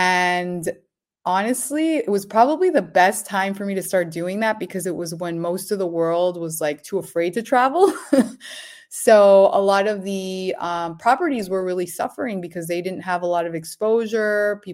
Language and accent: English; Miami, Florida, United States; also born or lived in Peru / New York; Peru. So I have that, you know, Latina background in my blood. I grew up in Miami. So Miami is just a melting pot of people from all different kinds of cultures